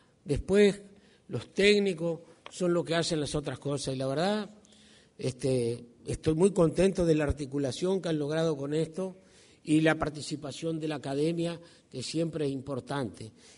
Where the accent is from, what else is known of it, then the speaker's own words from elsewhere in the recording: Uruguay; somos uruguayos, no somos ni alemanes ni japoneses